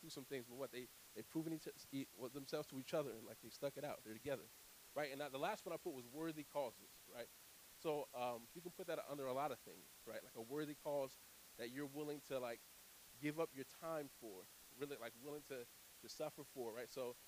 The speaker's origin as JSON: {"language": "English", "region": "New Jersey", "country": "United States", "said": "Right, so I'm from a tough spot. I'm from New Jersey."}